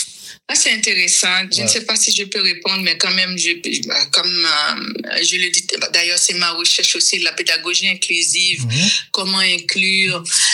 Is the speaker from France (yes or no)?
no; Haiti; moved away as an adult; now in Canada; je suis haïtienne. Je suis canadienne d'origine haïtienne. J'ai fait l'école normale supérieure. J'ai enseigné pendant des années avant d'immigrer au Canada.